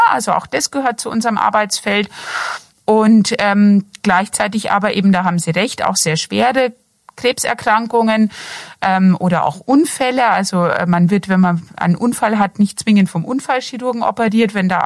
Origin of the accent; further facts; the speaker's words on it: Bavaria, Germany; Also ich komme nicht gebürtig aus Franken, ich komme aus dem Bayerischen Wald, bin aber quasi durch Studium nach Würzburg gekommen.